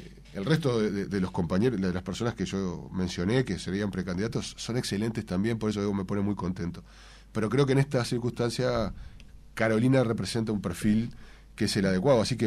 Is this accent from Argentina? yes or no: no; Uruguay; muy tranquilo como uruguayo